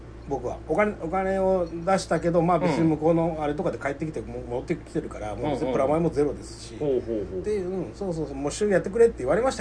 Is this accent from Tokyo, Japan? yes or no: no; Mie, Japan; 要はまあ地元は静岡じゃなくて三重なんですよ